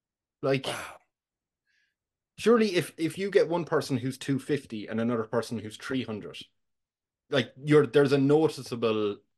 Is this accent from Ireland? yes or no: yes; Ireland; accent: Irish; my Irish accent removes all the H's.